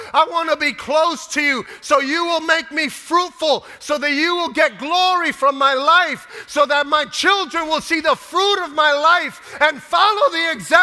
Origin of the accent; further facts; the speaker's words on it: Brooklyn, New York, United States; I was about 18 years old, and I was a kid from Brooklyn